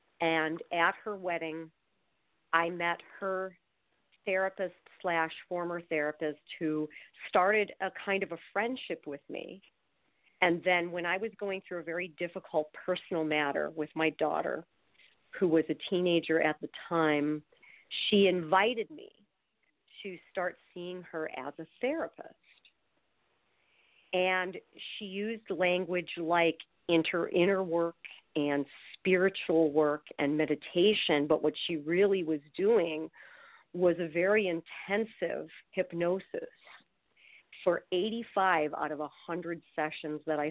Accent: Milwaukee, Wisconsin, United States; in the first place he came after Chicago, of course, was Milwaukee, which was my hometown.

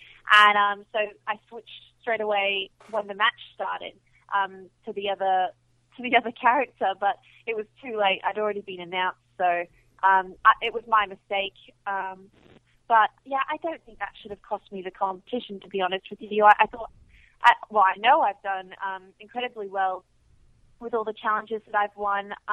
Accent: Australia; I think it could have to do with the fact that I'm from Australia.

